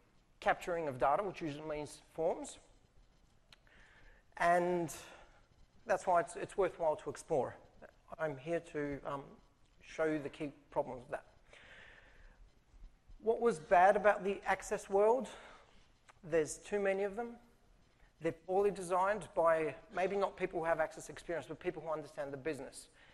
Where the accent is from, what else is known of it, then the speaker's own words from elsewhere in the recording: Australia; I grew up in Australia, that's why I don't speak like a Bulgarian.